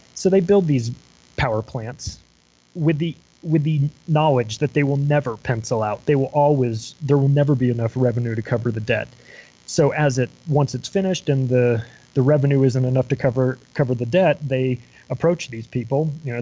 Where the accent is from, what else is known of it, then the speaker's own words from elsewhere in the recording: Palm Springs, California, United States; I grew up in the Palm Springs area. You probably don't know where that is, but you will know that it is right near Coachella.